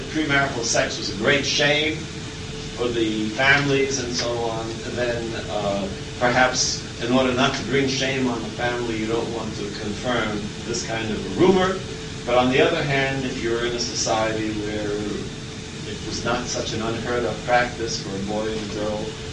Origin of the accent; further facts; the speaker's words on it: New York, United States; I should say that since I'm a New Yorker, I occasionally go into the Strand bookstore.